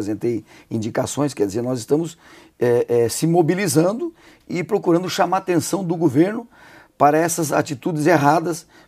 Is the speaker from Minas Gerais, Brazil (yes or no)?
no; Joinville, Santa Catarina, Brazil; Eu sou de Joinville, sou da região norte de Santa Catarina, felizmente, e nós estamos numa cidade, numa região que mais cresce do Brasil